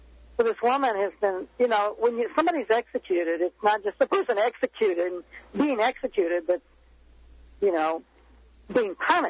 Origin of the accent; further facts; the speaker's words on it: Oklahoma, United States; and I'm from Oklahoma, and so is she